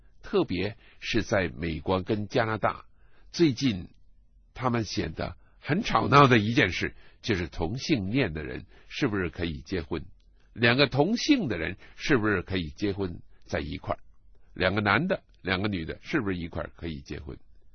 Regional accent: China; born there; 原来我出生在日本人侵略我们中国的那个年头

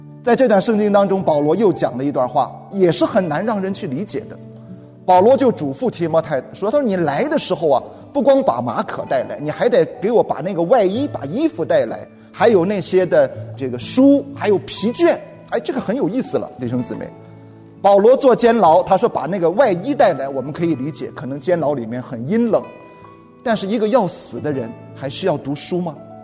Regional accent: China; 你知道我们中国人过年的时候特别忌讳这个死字儿

